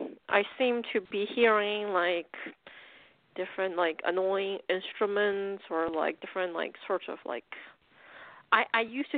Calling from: Pennsylvania, United States; From Pennsylvania.

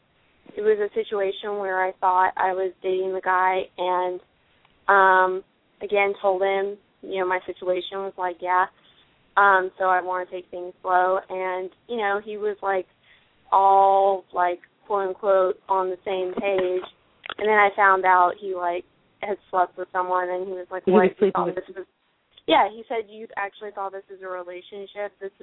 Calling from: Brooklyn, New York, United States; I'm calling from Brooklyn.

